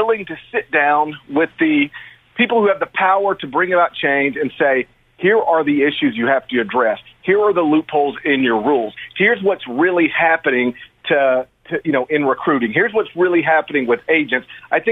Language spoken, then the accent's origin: English; Mississippi, United States; I grew up in North Mississippi, and you could only get three baseball teams on cable.